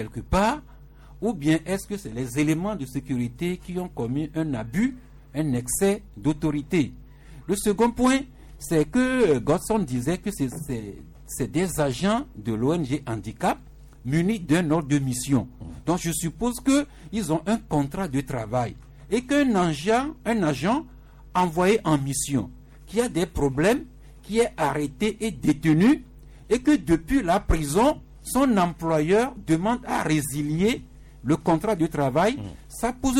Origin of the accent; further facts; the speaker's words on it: Togo; notre pays ici, le Togo